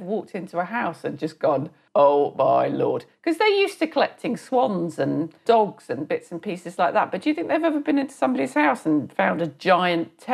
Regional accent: England, United Kingdom; Because we're very English, aren't we? Nobody wants to say anything.

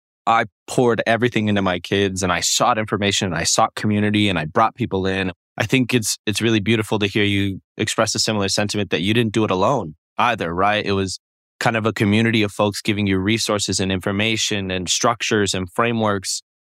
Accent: Pueblo, Colorado, United States; born there; I was born in Pueblo and I grew up in kinship family foster care.

